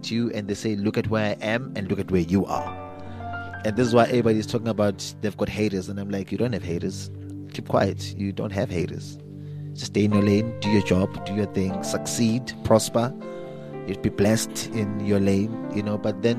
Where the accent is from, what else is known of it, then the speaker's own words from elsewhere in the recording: Mbalele, Mpumalanga, South Africa; I'm a fanboy from Mbalele, you know, in the Mpumalanga province. And I take pride in that, about where I come from, because that's my history, that's my heritage, and that built my character, you know.